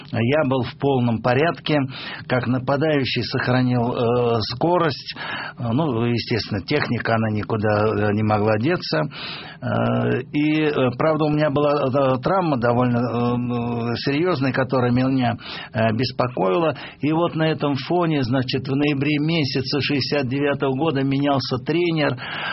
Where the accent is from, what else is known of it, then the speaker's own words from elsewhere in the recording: Moscow, Russia; Дело в том, что я родился в Сокольниках.